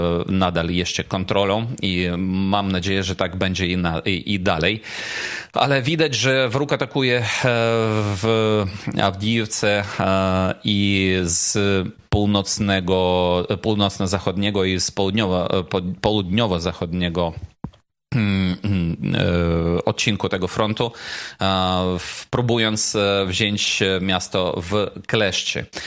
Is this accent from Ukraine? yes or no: yes; Ukraine; Nie, my jesteśmy w większości przekonani, że Ukraina wygra tą wojnę, ale my po prostu Ukraińcy odbierają teraz to bardziej realistycznie